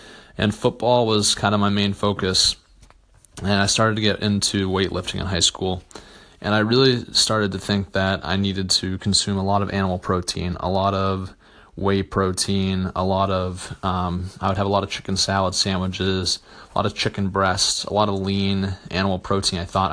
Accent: Boston, Massachusetts, United States; So growing up in the Boston area, Massachusetts, we'd have a lot of cookouts and barbecues, and I grew up eating a lot of meat and cheese and animal products like an average American kid.

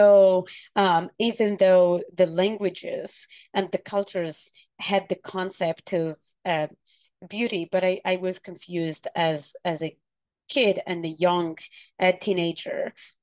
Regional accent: Morocco; from Morocco, and I am an indigenous person. So Amazigh or Berber, native Moroccan.

